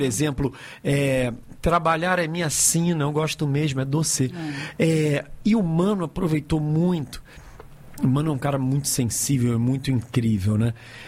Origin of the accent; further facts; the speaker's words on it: Rio de Janeiro, Brazil; now in Bahia, Brazil; Carioca hoje, já radicado na Bahia, já aprendi que é Mungunzá, já sou um baiano, só me sobrou um pouco do sotaque. Eu, como um baiano já radicado, título cidadão baiano, soteropolitano, tenho tudo.